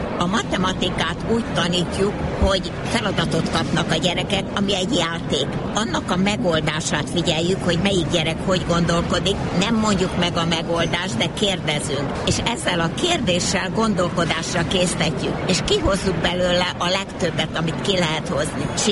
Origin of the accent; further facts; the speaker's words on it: New York, United States; Én New Yorkból vagyok